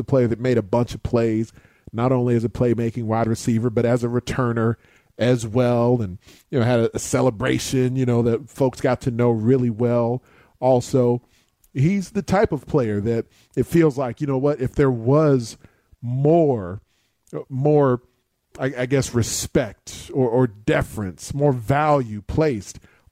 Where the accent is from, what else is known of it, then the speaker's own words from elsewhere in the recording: Chicago, Illinois, United States; I remember not only just watching that game play out, being a Chicagoan and having friends on both squads